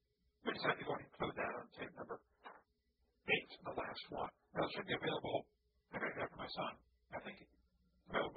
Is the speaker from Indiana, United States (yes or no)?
no; East Peoria, Illinois, United States; now in Pensacola, United States; But from Peoria, Illinois, which is my hometown, East Peoria, actually, you can drive there.